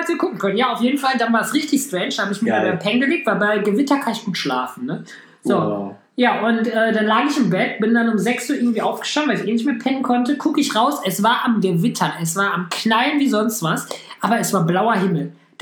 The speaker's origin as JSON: {"language": "German", "town": "Hamm", "region": "North Rhine-Westphalia", "country": "Germany", "tie": "born or raised there", "said": "Die kommt ja aus meiner Heimatstadt."}